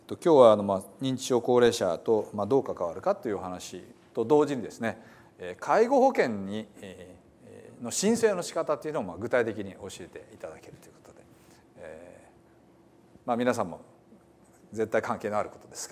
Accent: Hiroshima, Japan; まあ、広島人としてですね

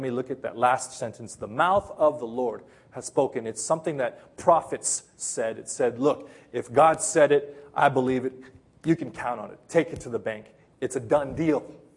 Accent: Los Angeles, California, United States; moved away; And I think, I come from Los Angeles. People literally shoot each other on the freeways.

